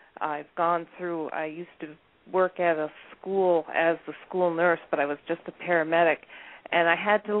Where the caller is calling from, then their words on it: New York, United States